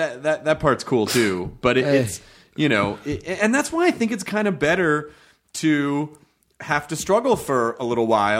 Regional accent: Memphis, Tennessee, United States; I grew up in Memphis.

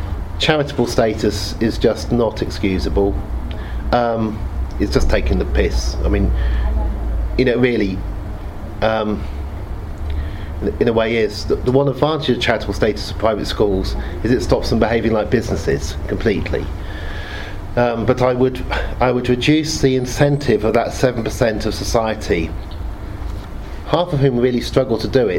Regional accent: Oxford, South East England, United Kingdom; When I grew up in Oxford, I went to Cheyne School. Next door was Magdalen College Boys.

